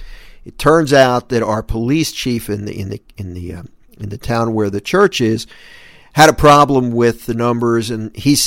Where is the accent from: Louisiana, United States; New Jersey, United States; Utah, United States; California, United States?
New Jersey, United States; A lot of times I would tell people I'm from New Jersey and they think automatically North Jersey, up around New York, but that's not where I'm from. I'm from Philly, Jersey.